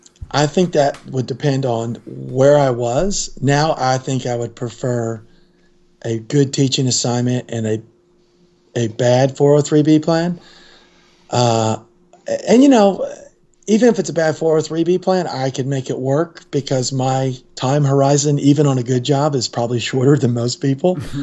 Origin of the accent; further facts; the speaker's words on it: Georgia, United States; I grew up in Georgia, and, you know, it was North Georgia, and we got a little snow, but we don't do well in snow.